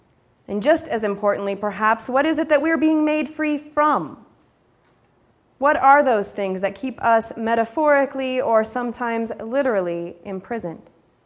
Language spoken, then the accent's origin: English; Washington, United States; I had set foot in precisely four other states outside of my home state of Washington